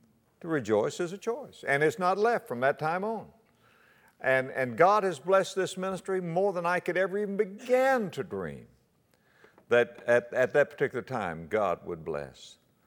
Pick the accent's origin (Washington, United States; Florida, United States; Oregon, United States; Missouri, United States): Florida, United States; West Palm Beach; born there; You know, it's green all year round, and I was born in West Palm Beach. My blood's about 75% salt water.